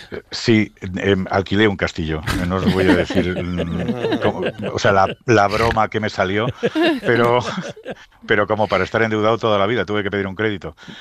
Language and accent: Spanish; Bilbao, Basque Country, Spain; somos de Bilbao, pero por esencia